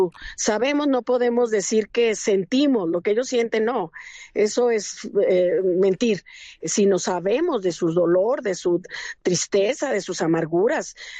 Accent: Durango, Mexico; en mi tierra, en Durango, pues hemos tenido situaciones muy complicadas

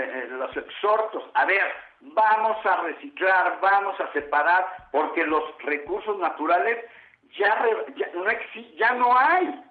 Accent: Mexico City, Mexico; Esos son los capitalinos, o bueno, somos los capitalinos. Y eso somos los mexicanos, no estamos educados.

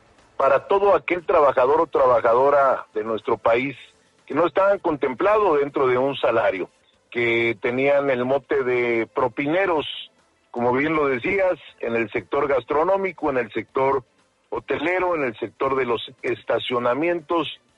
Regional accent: Mexico; Y lo más bonito de todo esto, como mexicanos

